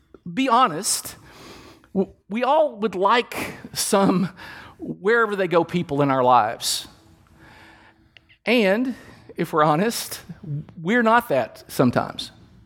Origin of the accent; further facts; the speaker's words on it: Kentucky, United States; When I grew up in Kentucky, and we would play basketball in the summer, and we usually played at my house